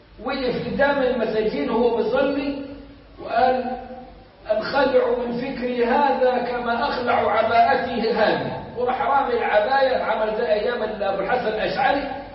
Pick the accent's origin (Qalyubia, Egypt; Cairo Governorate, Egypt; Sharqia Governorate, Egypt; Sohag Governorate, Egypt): Sohag Governorate, Egypt; وصل عندي انا في سوهاج في قريتي ويدعوني لهذا الفكر في حوالي 74 75